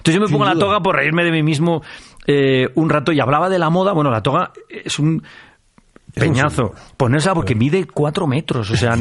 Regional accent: La Rioja, Spain; Calahorra, una ciudad de mi tierra, de La Rioja

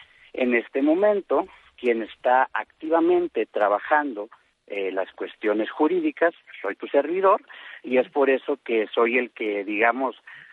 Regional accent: Mexico; nos debería de preocupar e interesar a todos y cada uno como mexicanos

